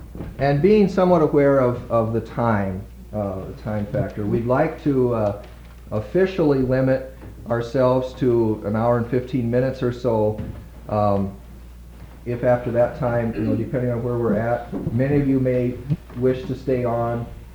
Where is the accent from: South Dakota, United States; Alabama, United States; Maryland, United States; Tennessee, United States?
South Dakota, United States; For myself, growing up in South Dakota, for me it seemed as though gay and lesbian people didn't exist